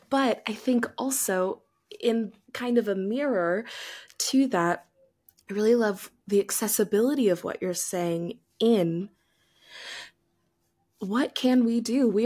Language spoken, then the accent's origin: English; Texas, United States; And I grew up in Texas. And so the language that I was gifted was Southern Baptist Christianity.